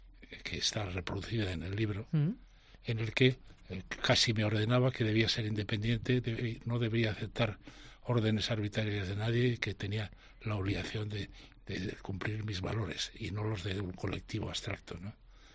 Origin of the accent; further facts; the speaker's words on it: Teruel, Aragon, Spain; now in Zaragoza, Spain; Eso sí, de Aragón sí. Pero claro, claro. Es que mi patria chica es Teruel.